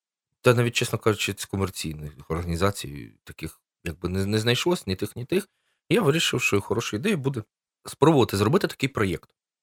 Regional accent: Poltava, Poltava Oblast, Ukraine; also born or lived in Odesa; мені вже 34 роки. Народився я в Одесі, але в такому юному бадьорому віці 6 років разом з батьками переїхав до Полтави. Власне, у мене в Полтаві коріння є, це дідусь мій по лінії матері, ну, моя мама, власне, з Полтави. Тут навчався, працював.

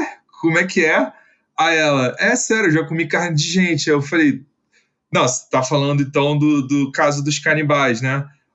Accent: Rio de Janeiro, Brazil; eu sou carioca, né, e na época eu morava no Rio, hoje eu não moro mais no Rio de Janeiro, eu moro em Pernambuco

